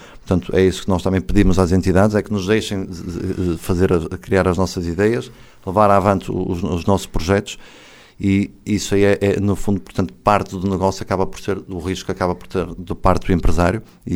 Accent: Guimarães, Braga, Portugal; moved away as an adult; now in Porto, Portugal; Sim, eu sou natural de Guimarães, já moro desde os 18 anos no Porto, mas já vinho para Viana há vários anos.

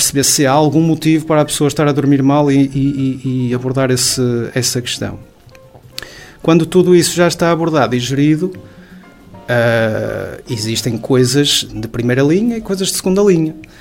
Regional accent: Norte, Portugal; dentro de Portugal vivemos no Minho, que é um sítio de boa comida, de boa bebida. Eu também sou minhoto

